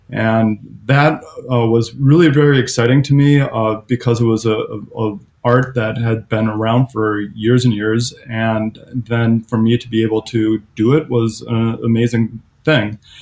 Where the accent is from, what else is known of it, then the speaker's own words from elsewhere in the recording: Saint Paul, Minnesota, United States; Well, I grew up in St. Paul and I was studying on my own photography and filmmaking